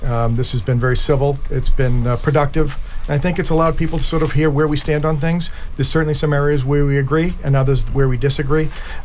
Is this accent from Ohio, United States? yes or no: no; Green Harbor, Massachusetts, United States; And I have an affinity because I grew up on Green Harbor.